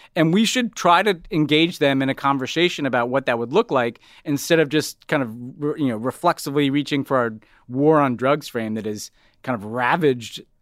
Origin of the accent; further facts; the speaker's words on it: United States; which is embarrassing to see as an American.